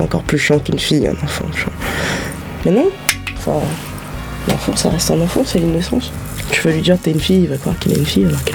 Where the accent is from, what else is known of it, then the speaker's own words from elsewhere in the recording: French Antilles, France; born there; Je suis née aux Antilles.